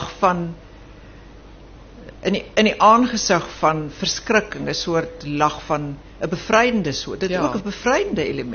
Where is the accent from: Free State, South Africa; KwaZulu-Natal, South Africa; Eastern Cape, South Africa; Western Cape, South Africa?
KwaZulu-Natal, South Africa; Durban; toe ek kom ek rein van Durban af, my Afrikaans in een stuk